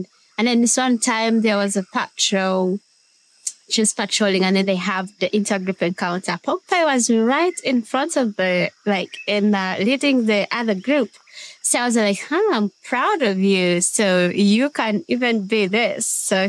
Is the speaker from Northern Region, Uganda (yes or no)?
no; Fort Portal, Western Region, Uganda; born there; I was born in Fort Portal, that's like 40 kilometers away from Kabali